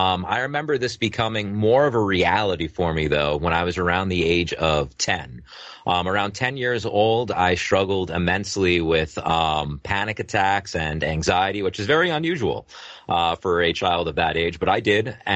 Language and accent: English; Holtsville, New York, United States; I'm from Holtsville, New York, originally.